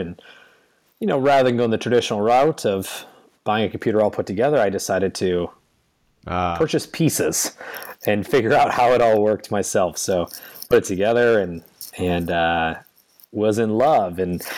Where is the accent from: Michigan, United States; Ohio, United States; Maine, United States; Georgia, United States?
Michigan, United States; I am born and raised in the great state of Michigan in the U.S.